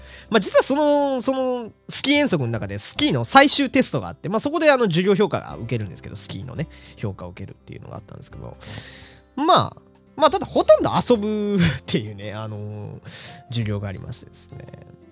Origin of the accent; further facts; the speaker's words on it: Hokkaido, Japan; 少なからず僕の田舎の方では特有、僕の田舎の方ではあった話で。北海道はですね、冬の体育の授業で、スキー授業というのをやるんですね。